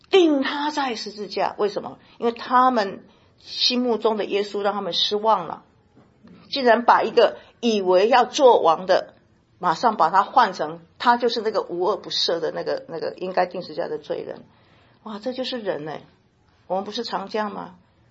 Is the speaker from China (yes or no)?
no; Taiwan; now in United States; 我刚进到美国的时候，我就发现哇，跟我们台湾人完全不一样，美国人跟我台湾人不一样